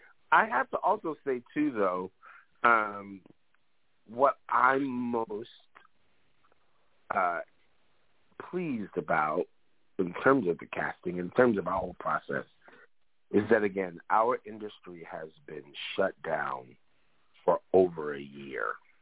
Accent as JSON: {"language": "English", "town": "Chicago", "region": "Illinois", "country": "United States", "tie": "born or raised there", "said": "My hometown, Chicago, yep."}